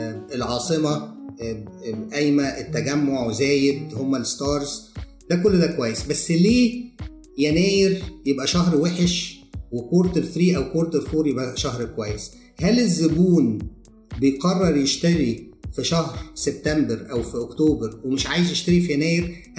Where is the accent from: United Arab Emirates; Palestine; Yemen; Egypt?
Egypt; يعني احنا المشكله عندنا في مصر ان لو حاجه نجحت لازم 50 واحد يعملها